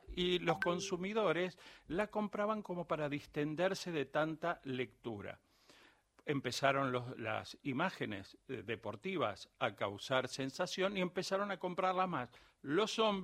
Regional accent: Argentina; obviamente somos argentinos, somos Argentina

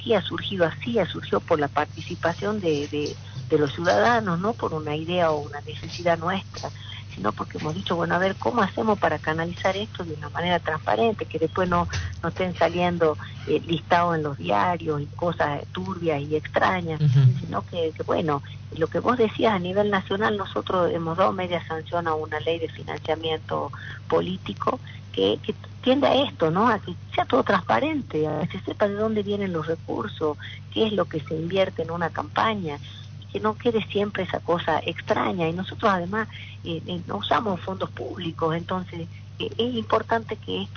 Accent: Alberdi, Tucumán, Argentina; born there; cuando vamos a visitar mi pueblo natal, Alberdi

